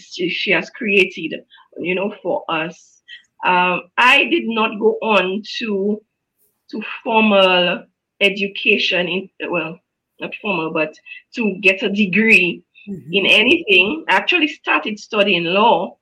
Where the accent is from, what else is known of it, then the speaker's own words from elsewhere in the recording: Salisbury, Saint Joseph Parish, Dominica; So interestingly, I was born and raised in Salisbury.